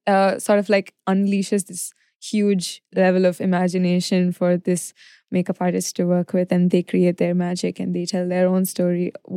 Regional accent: Chennai, Tamil Nadu, India; coming from growing up in Chennai

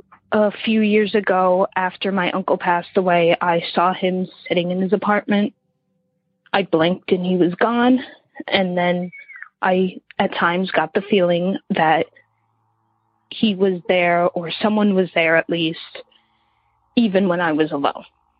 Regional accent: New York City, New York, United States; I'm from New York City.

